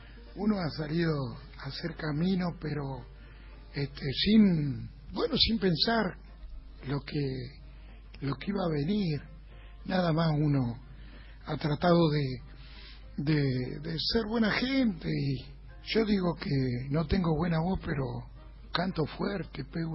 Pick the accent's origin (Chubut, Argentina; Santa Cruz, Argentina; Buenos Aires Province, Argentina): Chubut, Argentina; Comodoro Rivadavia; also born or lived in Cipolletti / Varadero; now in Córdoba, Argentina; yo cuando hace muchos, muchos años salí de Comodoro